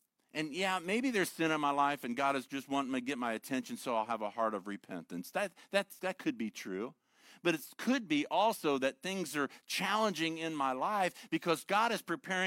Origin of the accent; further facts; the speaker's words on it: Ohio, United States; I'm from Ohio, and I've always thought Ohio is home.